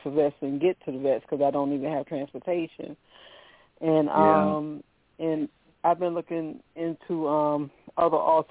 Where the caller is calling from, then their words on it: Virginia, United States; I'm from Virginia.